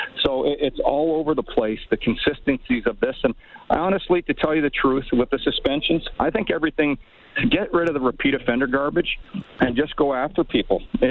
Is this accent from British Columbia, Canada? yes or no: no; Edmonton, Alberta, Canada; We were all kids growing up in Edmonton.